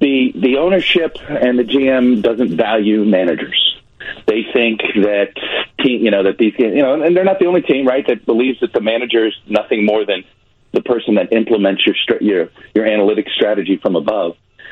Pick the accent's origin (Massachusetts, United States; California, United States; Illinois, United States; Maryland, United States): Illinois, United States; Morris; raised in Grundy County, though, Morris, Illinois.